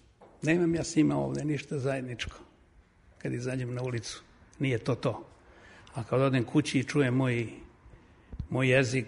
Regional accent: Kruševac, Southern and Eastern Serbia, Serbia; Baš iz Kruševca.

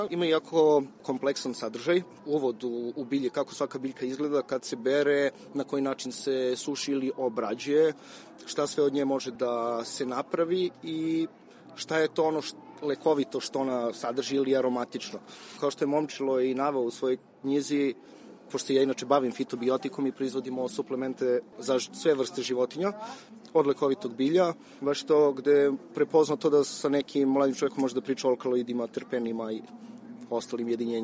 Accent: Bor, Southern and Eastern Serbia, Serbia; born or raised there

